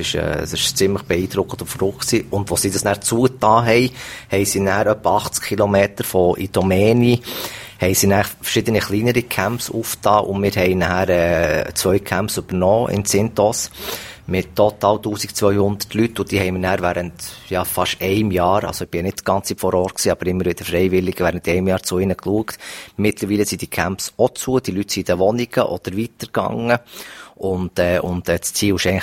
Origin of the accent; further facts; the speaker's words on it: Ünye, Ordu, Turkey; Aus der Türkei, Nordosten, vom Schwarzen Meer. Es ist ein Städtchen, das Unie heisst.